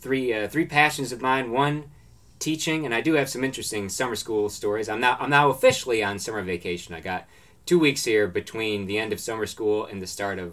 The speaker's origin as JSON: {"language": "English", "town": "Binghamton", "region": "New York", "country": "United States", "said": "I always tell people, like, oh yeah, I'm from Binghamton, New York. It's on Route 81."}